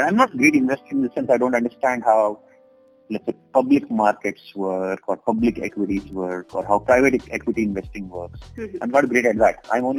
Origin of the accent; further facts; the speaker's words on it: Hyderabad, Telangana, India; Well, I grew up in Hyderabad. We were two siblings, me and my younger brother